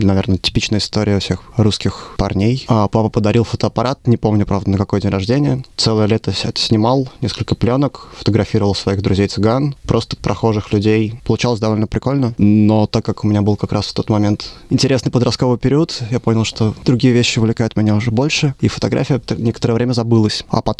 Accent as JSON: {"language": "Russian", "region": "Saint Petersburg", "country": "Russia", "moved": "as an adult", "lives_now": "Melbourne, Australia", "said": "Сам я из Петербурга, переехал в Австралию, в Мельбурн в 2014 году."}